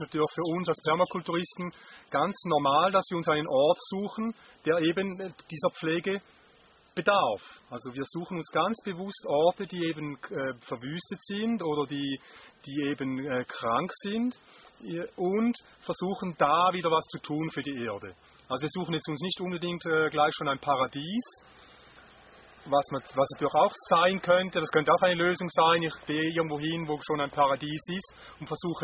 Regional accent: Switzerland; moved away; Ja, wir kommen ja ursprünglich aus der Schweiz

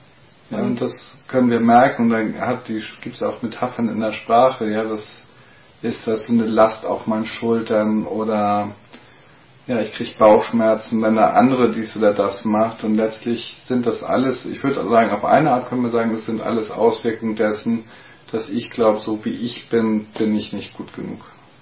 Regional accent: Hamburg, Germany; war dann Byron Katie in Hamburg, wo ich herkomme.

